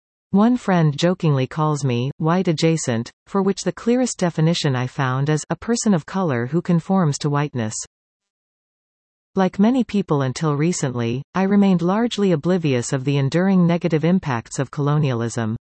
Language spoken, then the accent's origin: English; Canada; born there; I was born in Canada instead of rural India.